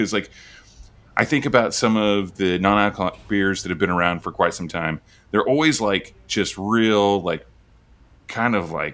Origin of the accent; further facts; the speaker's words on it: Oklahoma, United States; I'm originally from Oklahoma, and we would just road trip from there, once or twice a year.